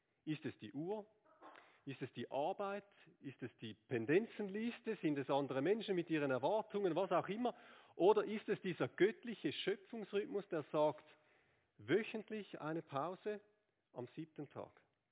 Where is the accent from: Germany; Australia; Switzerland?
Switzerland; Es gibt ja im Moment gute Gründe, Skirennen zu schauen als Schweizer, oder?